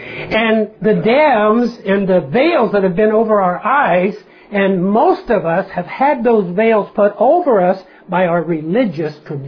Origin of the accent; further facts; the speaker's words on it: Zanesville, Ohio, United States; born there; I was born in Zanesville, but I haven't been there. I think I've been there once for just a few minutes in about the last 30 years or so.